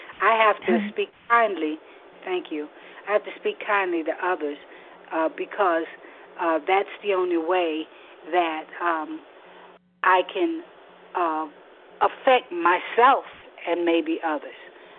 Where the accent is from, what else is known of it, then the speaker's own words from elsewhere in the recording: Florida, United States; and I am from South Florida